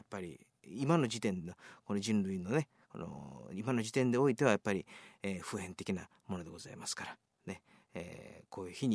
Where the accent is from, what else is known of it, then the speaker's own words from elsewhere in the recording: Himeji, Hyogo, Japan; 待望の、私の故郷でございます姫路で、ライブを行うことが、決定いたしました。